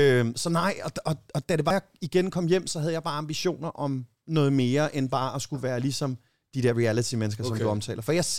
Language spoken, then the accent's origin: Danish; Amager, Capital Region of Denmark, Denmark; fordi jeg er fra Amager, så siger jeg tingene, Amager.